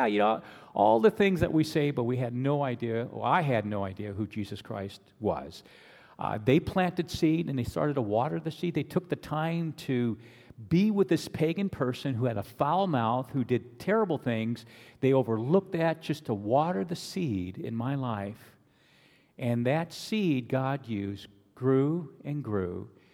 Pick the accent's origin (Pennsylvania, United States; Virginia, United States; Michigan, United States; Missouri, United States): Pennsylvania, United States; you just heard that I came from the Alleghenies. It almost seems like a backwoods someplace where, you know, they're still doing all kinds of crazy things. Well, it's just a county community, Presbyterian community within Pittsburgh area, around Pennsylvania and a little in Ohio.